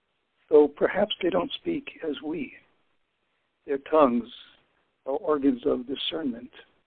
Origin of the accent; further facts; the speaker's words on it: Virginia, United States; The poem's name is Serpent. It's I'm from Virginia.